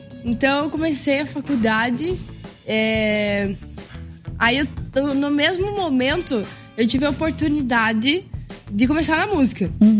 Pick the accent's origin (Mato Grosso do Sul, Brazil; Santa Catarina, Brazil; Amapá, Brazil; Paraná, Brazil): Paraná, Brazil; Nova Esperança; eu sou de Nova Esperança, do Sudoeste. É um pouquinho longe daqui, viu?